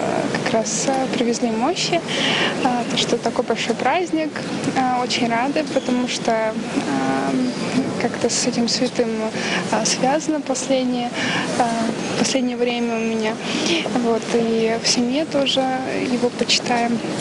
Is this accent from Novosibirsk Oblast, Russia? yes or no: no; Pavlovsky Posad, Moscow Oblast, Russia; Я из Москвы, из Павловского посада.